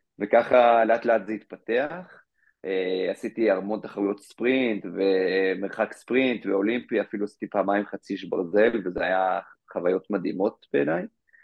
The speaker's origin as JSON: {"language": "Hebrew", "town": "Kfar Etzion", "region": "Judea and Samaria", "country": "Israel", "tie": "born or raised there", "said": "גדלתי בקיבוץ כפר עציון, בגוש עציון"}